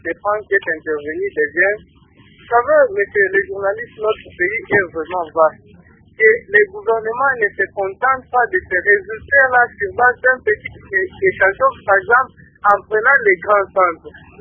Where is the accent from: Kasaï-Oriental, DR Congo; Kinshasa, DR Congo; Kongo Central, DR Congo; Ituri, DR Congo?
Kasaï-Oriental, DR Congo; Je suis à Goumbati, mais je suis originaire du Kassai oriental, précisément dans le territoire de Lille.